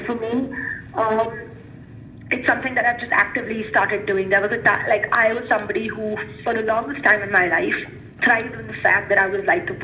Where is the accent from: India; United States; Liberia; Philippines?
India; moved away; growing up in India, I come to a developed world.